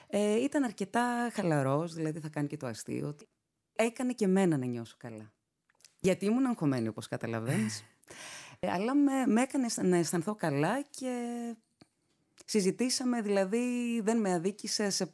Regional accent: Larnaca, Larnaca District, Cyprus; γιατί πρόσφυγας μένα, αλλά εγώ γεννήθηκα και μεγάλωσα στη Λάρνακα, γιατί γεννήθηκα μετά την εισβολή

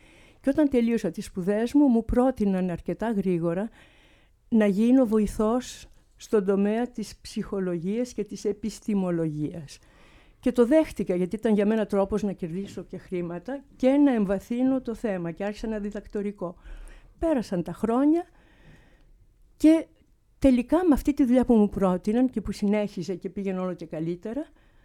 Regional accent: Athens, Attica, Greece; moved away as an adult; also born or lived in Patras; now in Geneva, Switzerland; Εγώ γεννήθηκα στην Πάτρα της Αχαΐας και έκανα τα σχολικά μου χρόνια στην Αθήνα. Και όταν τελείωσα το σχολείο, ξενιτεύτηκα και πήγα να σπουδάσω στην Ελβετία.

